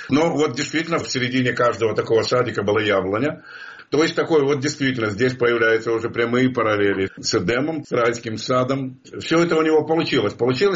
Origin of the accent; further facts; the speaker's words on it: Kharkiv, Kharkiv Oblast, Ukraine; даже вот моего родного города Харькова